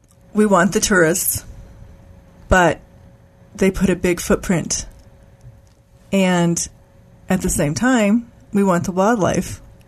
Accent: Fort Collins, Colorado, United States; And just so you know, I grew up in Colorado too.

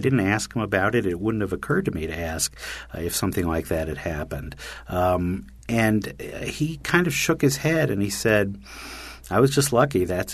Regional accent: New York, United States; because I'm a New Yorker. I speak quickly.

